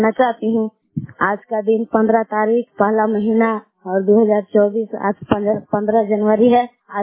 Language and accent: Hindi; Bhabua, Bihar, India; मैं ग्राम बेलास जिला कैमूर भगवा के निवासी हूँ।